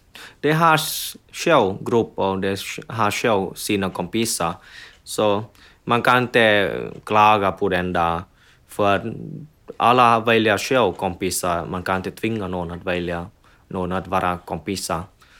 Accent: Vietnam; Swedish is a second language; now in Sweden; Men ibland är jag född i Vietnam. Jag växer upp i Vietnam. Och jag förstår kultur i Vietnam.

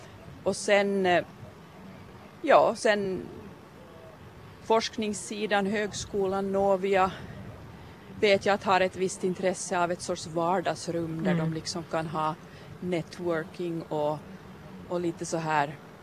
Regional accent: Ekenäs, Uusimaa, Finland; det är ju det att jag är uppvuxen i Ekenäs

